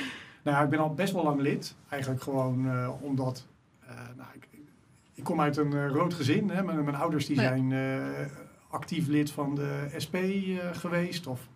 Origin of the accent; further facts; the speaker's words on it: Haarlem, North Holland, Netherlands; Staat dus op plek 13 van de lijst. Ik ben 37, geboren en opgegroeid in Haarlem. En ik woon op het moment met mijn gezin, dat is mijn vrouw en 2 kinderen, in de slachthuisbuurt. Daar in de nieuwbouw rond het oude slachthuis.